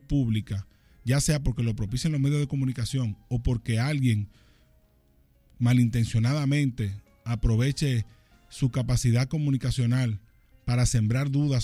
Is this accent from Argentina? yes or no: no; Dominican Republic; Nosotros como latinoamericanos, como dominicanos, tenemos que apostar